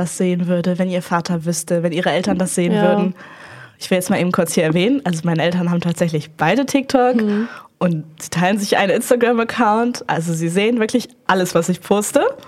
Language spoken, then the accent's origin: German; Bremen, Germany; ich war vorher auf einem Gymnasium bei uns in Bremen.